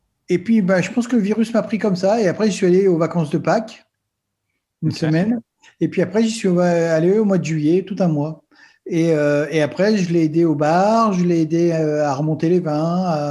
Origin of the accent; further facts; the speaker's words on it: Centre-Val de Loire, France; born there; Alors, moi, je suis français. Je suis né dans le Berry, dans le centre de la France, il y a un peu plus de 50 ans. J'ai eu 50 ans, je suis né en 70, donc j'ai eu 50 ans l'année dernière.